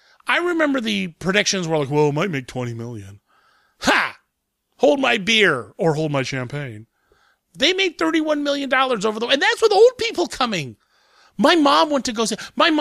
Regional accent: Columbus, Ohio, United States; I mean, look, I'm from Columbus, Ohio.

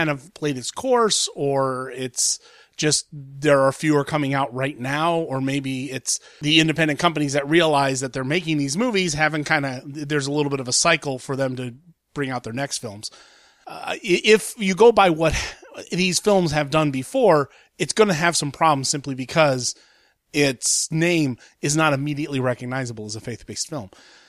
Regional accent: Columbus, Ohio, United States; it's finally coming to my hometown of Columbus, Ohio this weekend.

